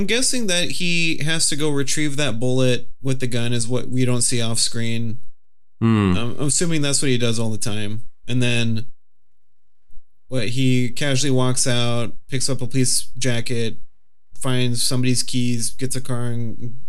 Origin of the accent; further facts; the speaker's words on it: Texas, United States; Every time I said like, oh, I'm from Texas, oh, what part? I'm like, oh, Deep South.